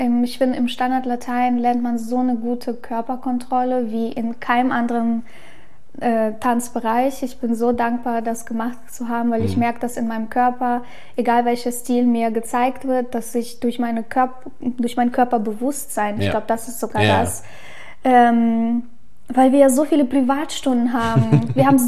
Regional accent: Ukraine; German is a second language; moved away; ich bin ja schon mit Hip-Hop und so ein bisschen auch aufgewachsen in der Ukraine.

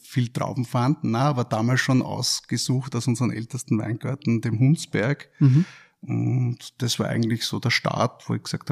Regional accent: Ziersdorf, Lower Austria, Austria; ist schon angekündigt. Ich komme aus dem Weinviertel. Das Weinviertel ist bekanntlich riesengroß.

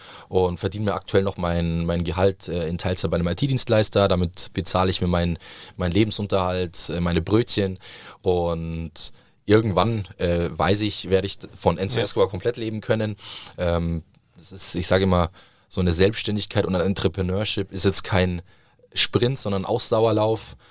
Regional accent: Southern Italy, Italy; ich komme aus Süditalien, da zahlst du für einen fantastischen Espresso 80 Cent

